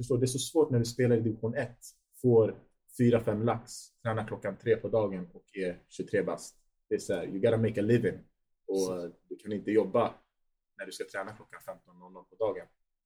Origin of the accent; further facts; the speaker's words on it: Stockholm, Stockholm County, Sweden; Född och uppvuxen i Rinkeby. Förort här i Stockholm.